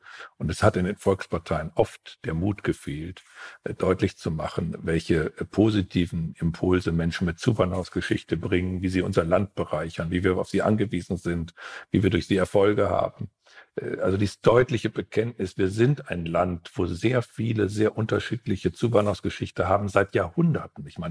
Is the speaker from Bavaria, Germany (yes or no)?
no; Osnabrück, Lower Saxony, Germany; in meiner Heimatstadt Osnabrück